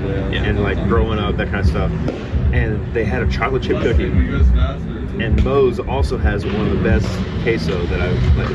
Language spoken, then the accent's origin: English; Alabama, United States; I grew up in Alabama, so the Auburn-Alabama rivalry is huge.